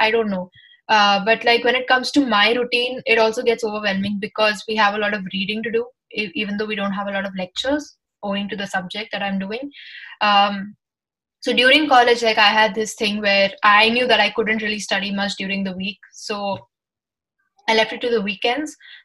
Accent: Mumbai, Maharashtra, India; I'm from Mumbai.

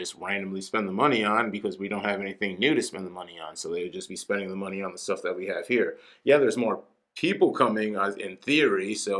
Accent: Kenosha, Wisconsin, United States; I would love to feel like no one is, but to me, as just a lifelong citizen, I've born and raised in Kenosha, Wisconsin.

